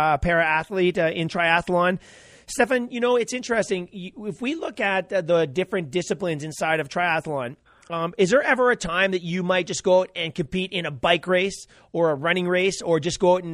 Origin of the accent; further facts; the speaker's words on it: Edmonton, Alberta, Canada; there was a World Cup ITU championship in my hometown of Edmonton